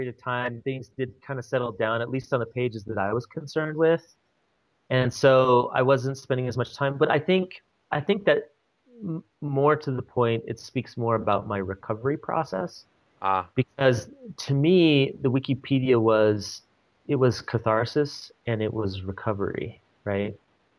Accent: Utah, United States; where are you from? I'm like, oh, I'm from Utah. And where'd you go to school? I went to BYU.

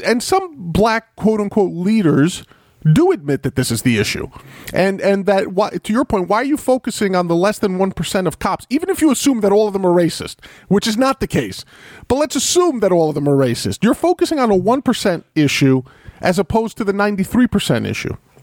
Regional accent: New York, United States; And I grew up in the Bronx, ladies and gentlemen. I grew up in rough neighborhoods, the Bronx, Washington Heights. If you're from New York, you kind of know these areas

